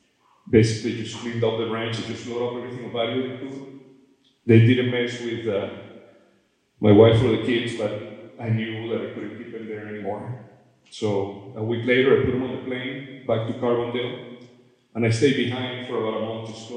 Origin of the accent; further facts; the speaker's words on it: Los Llanos, Venezuela; I grew up in Venezuela in a bioregion called Los Llanos, that means the flatlands. And it's an area of abundant wildlife.